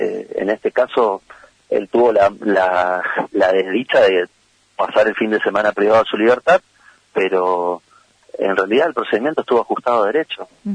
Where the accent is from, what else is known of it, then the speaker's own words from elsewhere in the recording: Posadas, Misiones, Argentina; now in Eldorado, Argentina; Yo soy de Posadas, pero estoy viviendo en El Dorado.